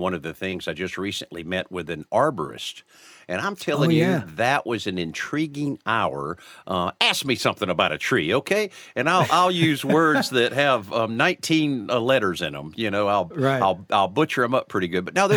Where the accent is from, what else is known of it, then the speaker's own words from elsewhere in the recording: Marianna, Florida, United States; WTYS AM 1340 in my hometown of Marianna, Florida. Hello to everybody around the old hometown.